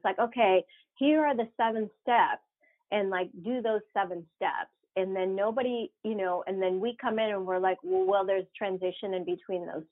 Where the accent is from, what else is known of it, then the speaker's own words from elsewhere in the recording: Venezuela; You know, even growing up in Venezuela, people couldn't even pronounce my name.